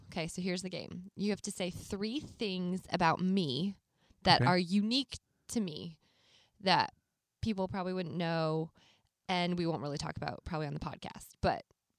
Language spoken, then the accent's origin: English; Canada; Don't ask me why, because we're Canadian.